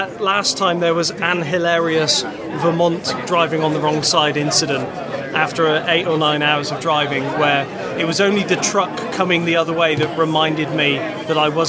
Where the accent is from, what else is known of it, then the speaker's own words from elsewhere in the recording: England, United Kingdom; Stop it. I'm English. I can't show emotion.